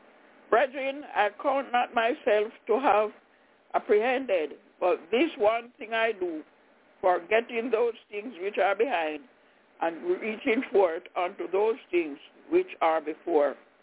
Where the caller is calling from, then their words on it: Albany, New York, United States; I'm calling from Albany in New York.